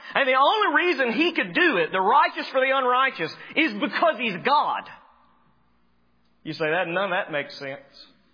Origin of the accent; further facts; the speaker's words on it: Alabama, United States; I don't think I'm saying that right, but I'm from Alabama.